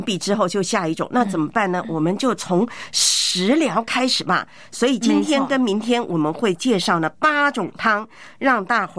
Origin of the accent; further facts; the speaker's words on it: Taiwan; 台湾我的老家也有就加排骨的